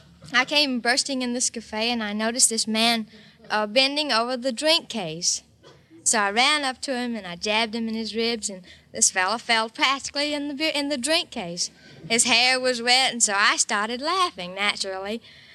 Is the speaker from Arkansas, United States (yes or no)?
yes; Pine Bluff, Arkansas, United States; Pine Bluff, Arkansas.